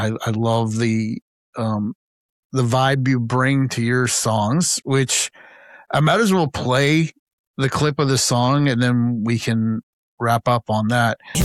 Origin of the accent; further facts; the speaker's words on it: New Jersey, United States; I was a Jersey kid. I grew up in New Jersey